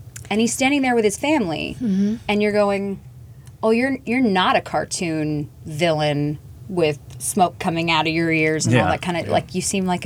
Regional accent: Los Angeles, California, United States; I grew up in Los Angeles.

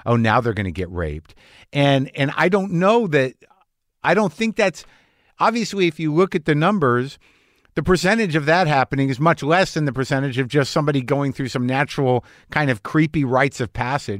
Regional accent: Southwest, United States; like I grew up in the Southwest

